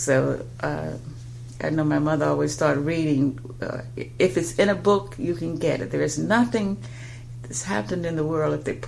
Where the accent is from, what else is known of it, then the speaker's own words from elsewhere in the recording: Charlotte, North Carolina, United States; born there; as you said. I was born in 1939 in Charlotte, North Carolina.